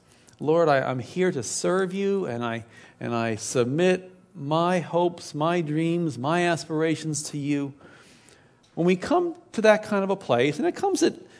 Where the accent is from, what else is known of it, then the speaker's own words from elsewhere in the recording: Baltimore, Maryland, United States; Of a house I grew up with in Baltimore.